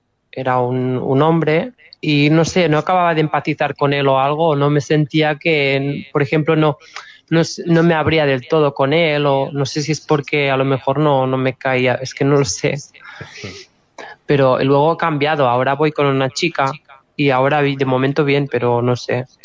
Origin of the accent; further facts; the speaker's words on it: Catalonia, Spain; Spanish is a second language; que soy catalana y me cuesta un poco